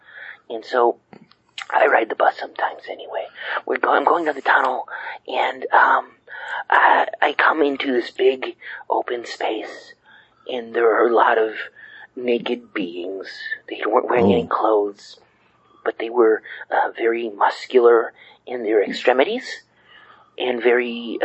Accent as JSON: {"language": "English", "town": "Decatur", "region": "Illinois", "country": "United States", "said": "I'm from Decatur, Illinois."}